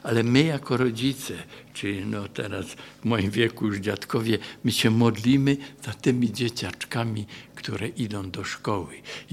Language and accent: Polish; Cieszyn, Silesian Voivodeship, Poland; ja jestem akurat z Cieszyna, to miasto podzielone jest przez granicę